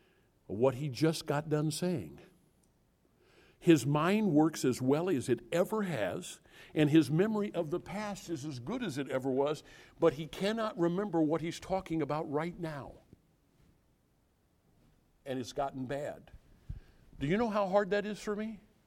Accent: Grafton, Illinois, United States; We're both from Illinois. We both have similar backgrounds. We both grew up on the Illinois River.

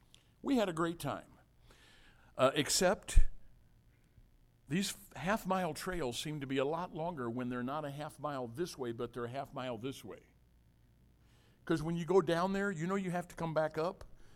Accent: Zion, Illinois, United States; I said, we're from Chicago too. Now, where are you from in Chicago? They said, Batavia. And I said, we're from Zion.

